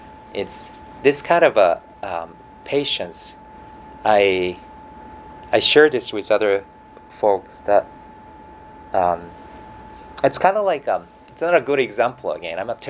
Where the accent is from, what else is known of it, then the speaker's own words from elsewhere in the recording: Alberta, Canada; now in Vancouver, Canada; Okay, I came from Alberta, so I thought Vancouver is getting warmer here.